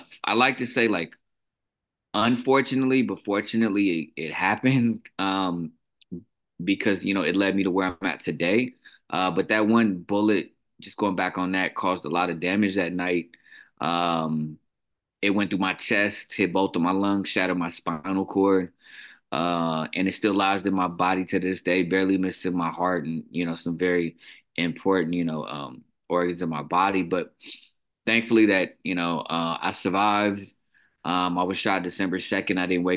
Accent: Oakland, California, United States; But I grew up here in San Francisco Bay Area, city of Oakland

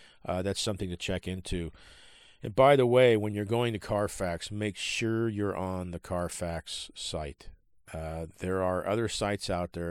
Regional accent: West Coast, United States; I'm on the West Coast, and I've lived here all my life, born and raised on the West Coast.

